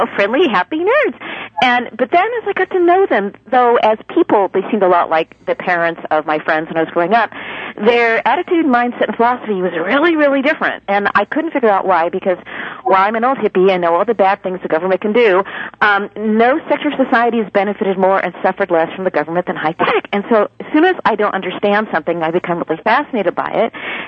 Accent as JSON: {"language": "English", "town": "Pasadena", "region": "California", "country": "United States", "tie": "born or raised there", "said": "I grew up in Pasadena, which is sort of Caltech JPL"}